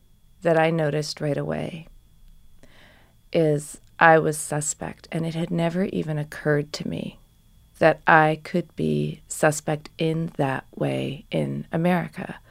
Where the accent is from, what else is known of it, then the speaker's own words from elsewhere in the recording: New York, United States; he still has that sort of that sense of the singularity that I did growing up outside of New York.